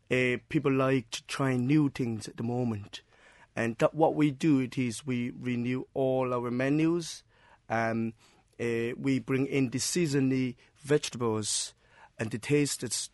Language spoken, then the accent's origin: English; Shanghai, China; English is a second language; moved away as an adult; now in Cork, Ireland; I'm from the Shanghai.